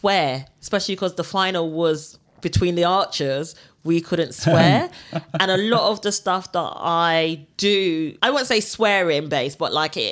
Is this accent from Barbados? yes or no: yes; Barbados; I come from Barbados and then we're independent from the Queen.